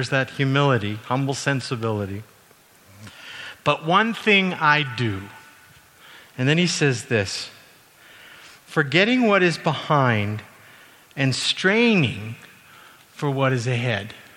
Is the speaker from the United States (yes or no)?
no; Calgary, Alberta, Canada; I grew up in Calgary, and I said, "Yes."